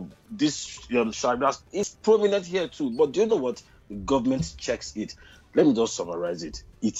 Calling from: Jakarta, Indonesia; English is a second language; Oh, yeah. Indonesia, Jakarta.

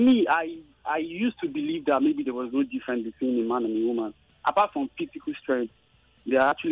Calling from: Yaba, Lagos, Nigeria; I'm calling from Yaba.

